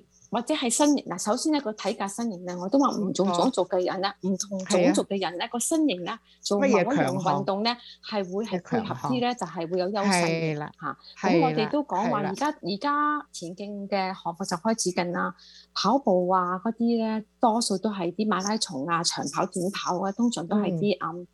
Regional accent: China; 我哋講翻中國啦，係咪？因為中國都我哋講，係我哋中國人啊嘛

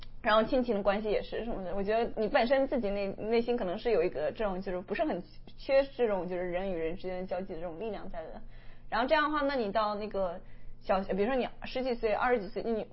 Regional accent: Shandong, China; 我山东人嘛，

